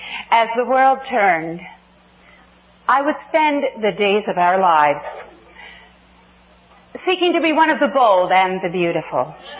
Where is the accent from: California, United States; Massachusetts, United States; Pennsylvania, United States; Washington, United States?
California, United States; Los Angeles; I am from Los Angeles, so I'm sorry about that.